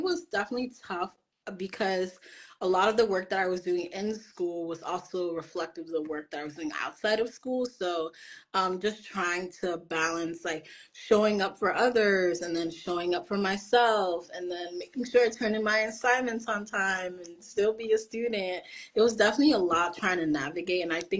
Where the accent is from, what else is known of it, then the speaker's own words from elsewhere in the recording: New York City, New York, United States; I'm currently 23 years old now. I'm from the Bronx, New York.